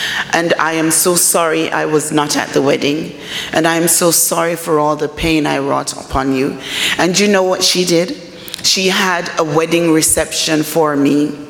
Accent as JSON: {"language": "English", "region": "London", "country": "United Kingdom", "tie": "born or raised there", "also_born_or_lived": "Jamaica", "said": "I grew up in London. I was born in Jamaica"}